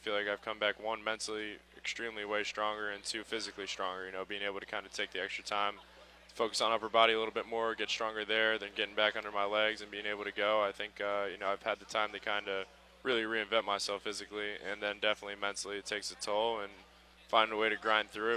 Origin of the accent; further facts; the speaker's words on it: New Jersey, United States; You know, I'm from Jersey as well. I'm from North Jersey.